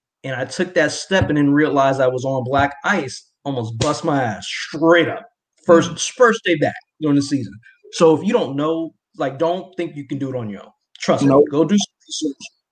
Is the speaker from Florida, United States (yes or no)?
yes; Florida, United States; also born or lived in New York; I was raised in New York. I was born in New York, but I was really raised in Florida.